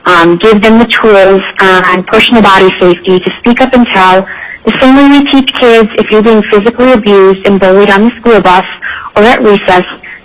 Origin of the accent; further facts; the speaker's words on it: Illinois, United States; I passed it first in my home state of Illinois